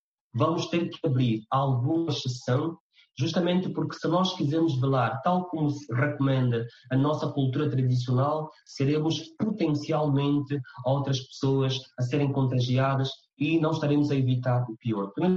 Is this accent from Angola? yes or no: yes; Angola; enquanto angolanos.